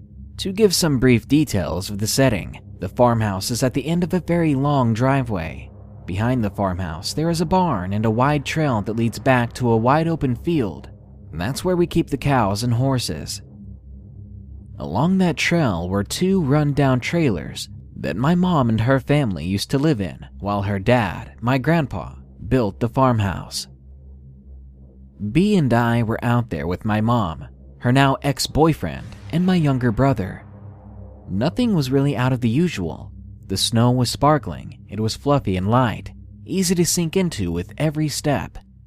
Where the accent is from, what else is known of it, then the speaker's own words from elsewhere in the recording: Arkansas, United States; I'm actually from Arkansas.